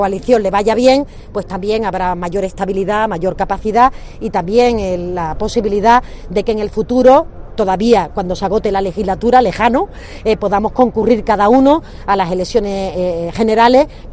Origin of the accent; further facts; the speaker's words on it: Andalusia, Spain; yo como andaluz andaluza y ciudadana de esta comunidad